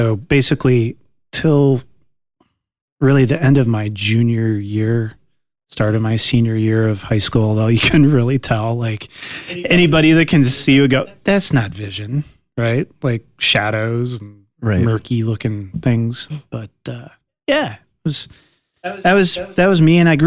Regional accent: Iowa, United States; And growing up in Iowa as a kid that was, you know, losing his sight, I grew up with the same expectations that my sisters had

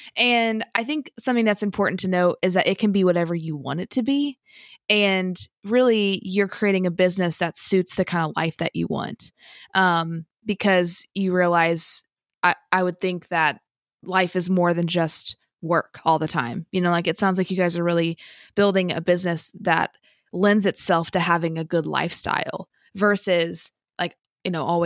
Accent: Effingham, Illinois, United States; now in Nashville, United States; I'm from downstate Illinois. I live in Nashville now, but I'm from Effingham, Illinois.

